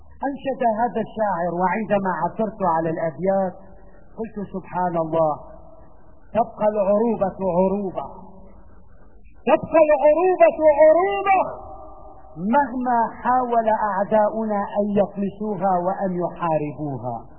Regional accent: Syria; نحن شعب سوري لا نرضى بالقتل لأحد

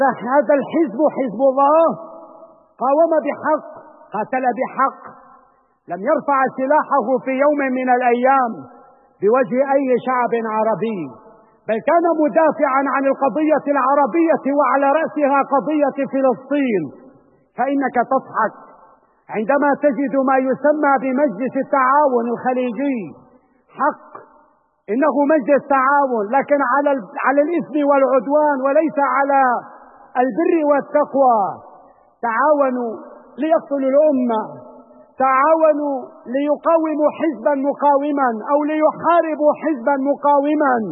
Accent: Syria; نحن كسوريين

